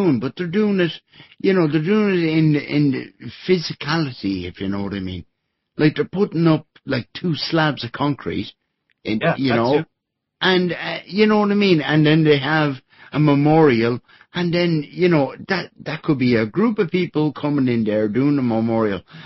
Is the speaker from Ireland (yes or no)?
yes; Ireland; And I'm just thinking, as an Irish guy, and I'm saying, this is how far this tentacle of, you know, the lies goes, you know, to a small little forest beside a small little village in Ireland.